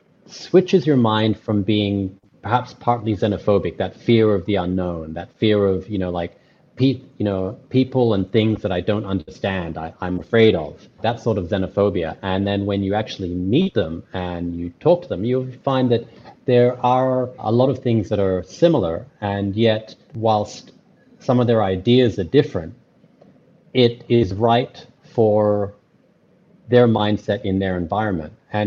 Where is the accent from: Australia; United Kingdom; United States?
Australia; born there; my parents grew up in Burma, now known as Myanmar. But I was born in Australia but raised all over the place. So I'm a little bit of this and that. I'm an Australian citizen, but I have a Filipino heart.